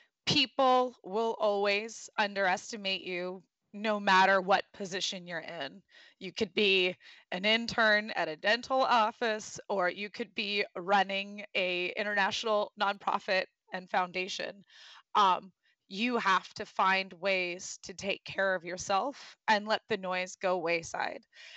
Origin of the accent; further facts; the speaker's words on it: California, United States; as somebody growing up in Orange, as a Muslim female growing up in Orange County, I was quite bullied a lot.